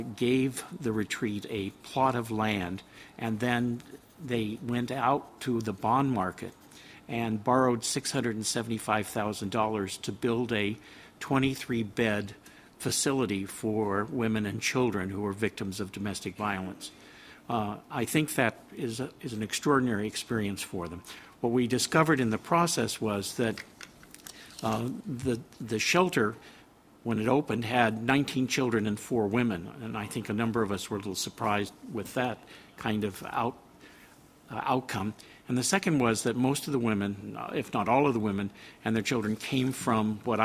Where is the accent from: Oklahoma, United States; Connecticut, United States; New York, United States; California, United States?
New York, United States; East Hampton; I come from East Hampton, New York, which is a community of fishermen and farmers.